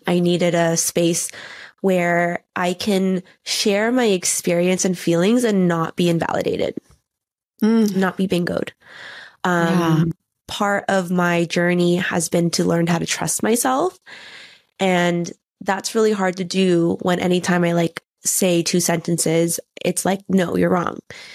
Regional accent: Canada; I'm Canadian, so I have a Canadian passport.

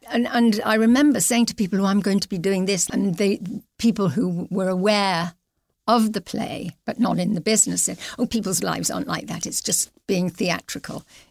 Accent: Liverpool, North West England, United Kingdom; Yeah, well, I'm from Liverpool

